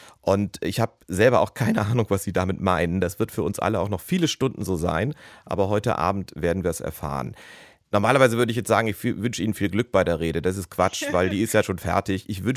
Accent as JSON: {"language": "German", "country": "Germany", "said": "Ist man das oder bilde ich mir das als Deutscher, für den ja Englisch die Fremdsprache ist, nur ein?"}